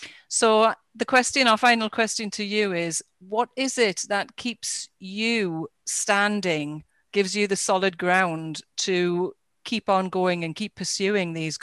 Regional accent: England, United Kingdom; also born or lived in Germany; I grew up in England, and then I moved to Germany, where I lived for 20 years. And then I moved to the Outer Hebrides

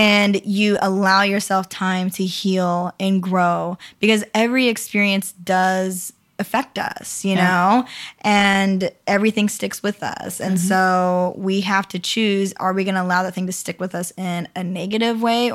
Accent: Idaho, United States; Because the author is, like, Mormon, and I'm from Idaho, and it's like everybody's reading the book, right? So, because everybody in Idaho is, like, Mormon.

